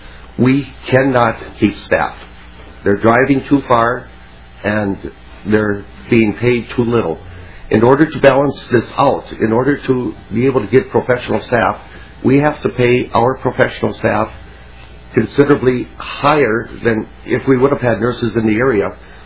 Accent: Boston, Minnesota, United States; I'm from Boston, Minnesota, about 275 miles northwest of here.

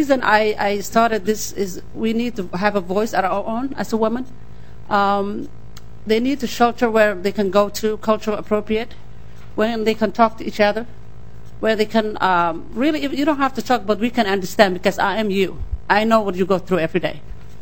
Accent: Somalia; now in United States; I'm born and raised in Somalia, but I'm here as a first-generation immigrant in America, especially the state of Minnesota.

